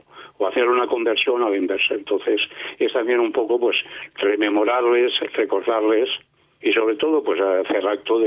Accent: Catalonia, Spain; accent: Catalan; yo soy catalán, como sin duda se me nota.

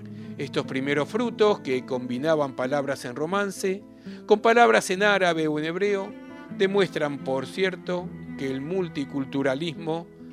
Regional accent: Mexico; now in California, United States; Soy un mexicano descendiente de judíos sefaradíes, turcos y sirios, con residencia actual en California.

